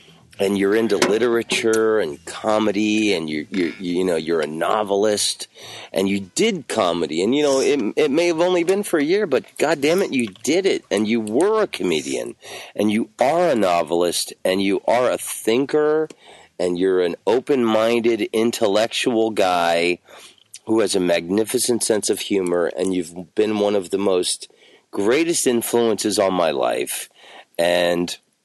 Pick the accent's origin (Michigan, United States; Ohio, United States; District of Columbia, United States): District of Columbia, United States; Washington; born there; Our family is from Washington, D.C. I was born in Washington, D.C., as were you